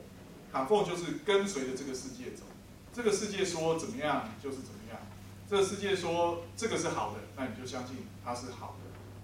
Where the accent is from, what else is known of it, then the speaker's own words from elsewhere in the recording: China; 天是我们中国我们中国人传承下来，中国这个民族传承下来所敬拜的对象